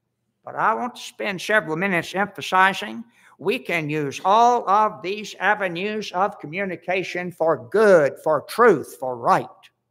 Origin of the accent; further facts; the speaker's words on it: Florida, United States; I grew up in South Florida. Some of the best honey you can have is orange blossom honey.